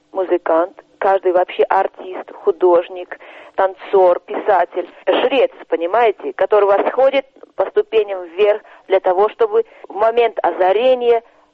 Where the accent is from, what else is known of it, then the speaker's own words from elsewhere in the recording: Tuva, Russia; Выросла я в Туве